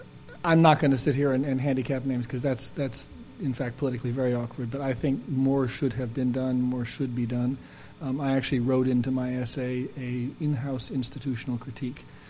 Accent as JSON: {"language": "English", "town": "Chicago", "region": "Illinois", "country": "United States", "said": "and since I'm a Chicagoan, I can say this, is that Chicagoans have a very high tolerance for things that other people have a low tolerance for."}